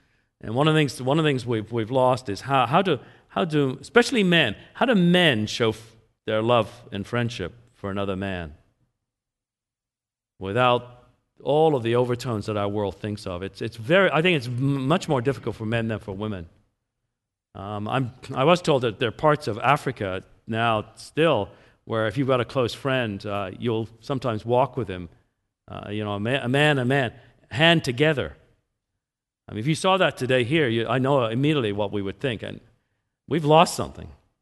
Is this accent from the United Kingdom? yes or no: yes; England, United Kingdom; moved away; When I was growing up in England, we would do this.